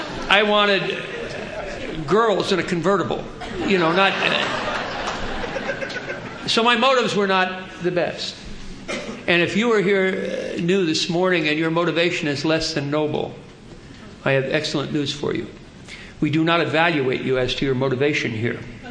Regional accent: New Jersey, United States; I'm Irish and I'm Catholic. That's funny. And I'm from New Jersey.

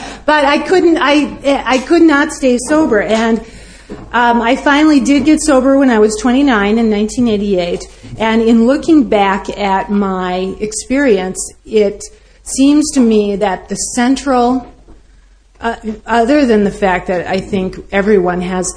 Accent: Minneapolis, Minnesota, United States; I'm an alcoholic. I'm from Minneapolis, Minnesota.

